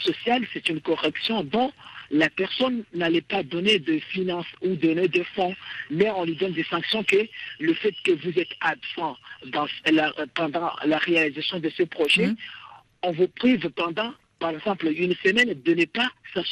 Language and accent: French; Comoros; Chez nous aux Comores, dans partout aux Comores, que ce soit en ville ou au village